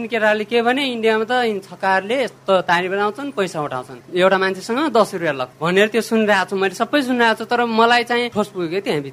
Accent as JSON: {"language": "Nepali", "town": "Dang", "region": "Lumbini Province", "country": "Nepal", "tie": "born or raised there", "lives_now": "Surkhet, Nepal", "said": "म पनि मेरो घर दाङ हो म यहाँ सुर्खेतमा सामुदायिक कार्यकर्तामा काम गर्छु"}